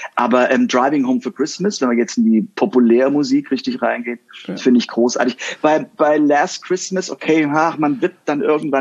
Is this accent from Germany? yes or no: yes; Rhineland, Germany; weil ich komme dann aus dem Rheinland